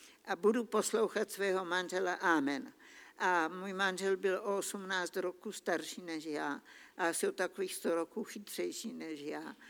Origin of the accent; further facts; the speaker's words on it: Beskydy, Czechia; protože já jsem z Besky